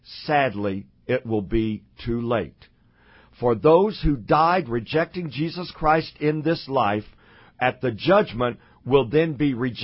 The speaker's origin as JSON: {"language": "English", "region": "Texas", "country": "United States", "tie": "born or raised there", "said": "and I know this from growing up in Texas, where we have rattlesnakes and cottonmouth moccasins"}